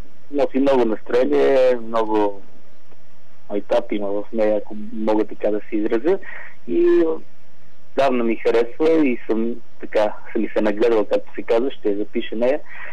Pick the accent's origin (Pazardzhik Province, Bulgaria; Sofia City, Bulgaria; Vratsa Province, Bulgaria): Vratsa Province, Bulgaria; Vratsa; две песни от моя роден край, от Враца